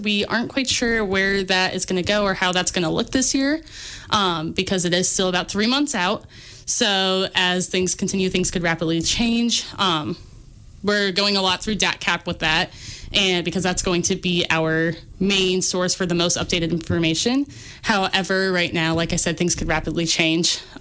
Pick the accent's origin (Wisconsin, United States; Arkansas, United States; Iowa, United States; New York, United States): Wisconsin, United States; Gays Mills; now in Berryville, United States; I grew up over in the Gays Mills area. I currently live in Berryville now, but I still consider myself, you know, part of the Richland County now.